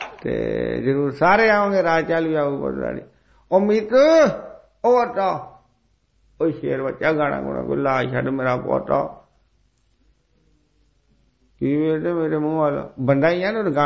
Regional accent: Tashpur, Punjab, India; ਤਾਸ਼ਪੁਰ ਸਾਡਾ ਪਿੰਡ ਆ, ਤਾਸ਼ਪੁਰ ਪਿੰਡ ਤਹਿਸੀਲ ਸਾਡੀ ਸੁਲਤਾਨਪੁਰ ਲੋਧੀ ਜ਼ਿਲ੍ਹਾ ਕਪੂਰਥਲਾ ਦੇ ਡਾਕਖਾਨਾ ਰਾਮਪੁਰ ਜੀ ਨੇ

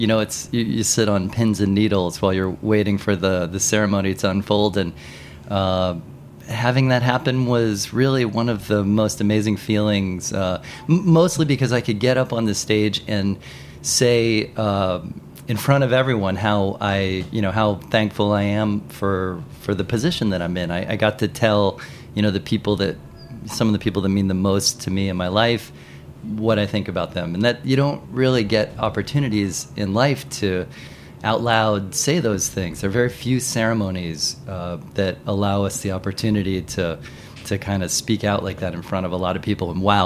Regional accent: Cincinnati, Ohio, United States; Yes. Yeah. I grew up in Cincinnati.

